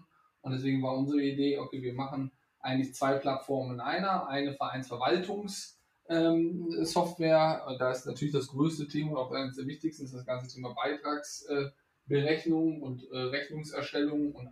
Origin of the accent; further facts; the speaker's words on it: Rhineland, Germany; born there; Komme gebürtig aus dem Rheinland und bin inzwischen 38 Jahre alt